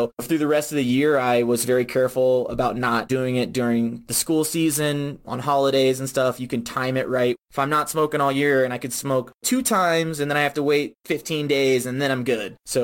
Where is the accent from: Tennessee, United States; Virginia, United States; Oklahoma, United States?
Virginia, United States; So VMI, I'm originally from Virginia.